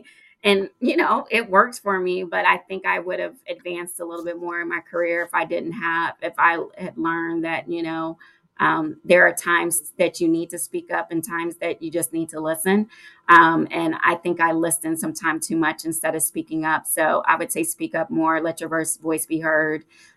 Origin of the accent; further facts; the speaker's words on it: Oklahoma, United States; Even though I'm from Oklahoma, there's something like special about New York.